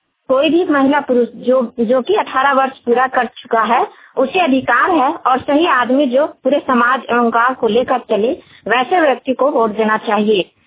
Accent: Amgawa, Jharkhand, India; और मैं ग्राम अमगावा से हूँ। मेरा पोस्ट चिल्ला है, जिला चतरा है और प्रखंड सिमरिया है, त्रि पंचायत की मैं रहने वाली हूँ।

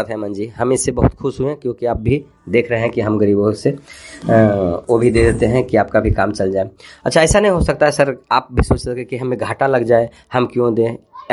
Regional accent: Bihar, India; मैं भी बिहार से हूँ।

